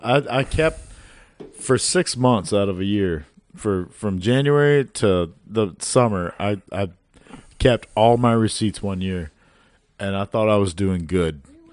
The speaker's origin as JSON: {"language": "English", "town": "Long Island", "region": "New York", "country": "United States", "said": "Yeah, I'm from Long Island. This is fake."}